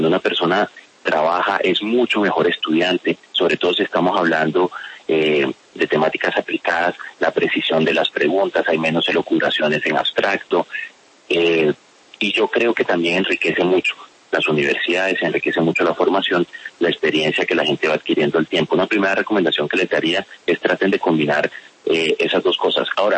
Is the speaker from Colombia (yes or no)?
yes; Valledupar, Cesar, Colombia; also born or lived in Riohacha; Yo nací en Riohacha. Soy orgullosamente guajiro, allí viví hasta los 6-7 años. Luego nos fuimos a vivir a Valledupar. La familia de mi mamá es de Valledupar. Ahí terminé mi primaria, ahí cursé mi bachillerato. Por eso también me considero orgullosamente cesarense